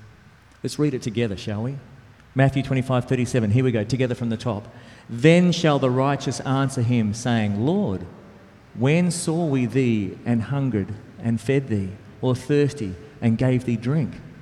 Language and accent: English; Australia; in the United States or in my home country of Australia